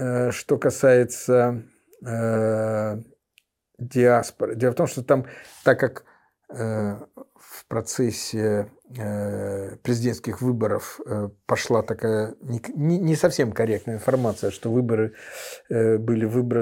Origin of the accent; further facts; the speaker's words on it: Moldova; now in Berlin, Germany; я, как молдаванин, живущий в Берлине, абсолютно легально